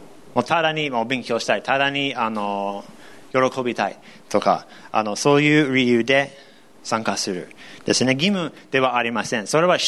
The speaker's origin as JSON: {"language": "Japanese", "country": "United States", "second_language": "Japanese", "moved": "as an adult", "lives_now": "Japan", "said": "僕アメリカ人です。"}